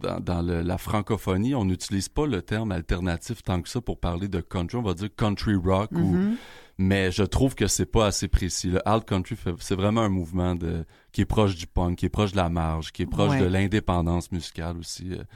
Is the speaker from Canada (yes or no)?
yes; Victoriaville, Quebec, Canada; now in Montreal, Canada; Je viens de Victo, fait que le centre du Québec est quand même marqué par des grands noms de la chanson.